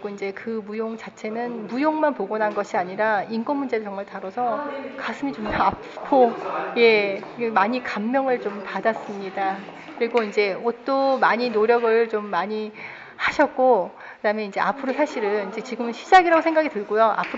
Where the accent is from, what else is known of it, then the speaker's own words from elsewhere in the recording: South Korea; 한국 사람으로서 이 중국의 문화를 이해한다는 것 자체가 굉장히 힘들었어요.